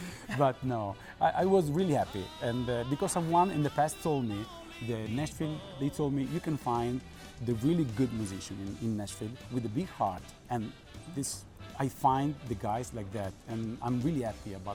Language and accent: English; Modena, Emilia-Romagna, Italy; English is a second language; I grew up in Modena. It was exactly the city